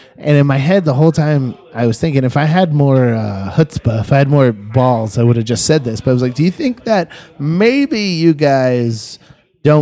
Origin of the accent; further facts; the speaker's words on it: Southeast, United States; I'm from the Southeast.